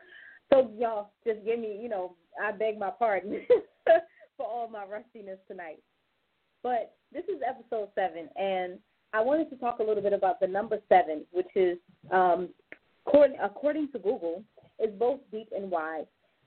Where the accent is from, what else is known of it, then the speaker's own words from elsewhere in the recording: Baltimore, Maryland, United States; that's something that I always hear when I tell people I'm from Baltimore.